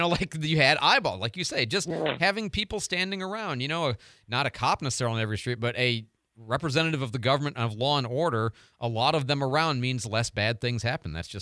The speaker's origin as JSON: {"language": "English", "town": "Downers Grove", "region": "Illinois", "country": "United States", "tie": "born or raised there", "said": "Chicago, Southside, I grew up in Downers Grove."}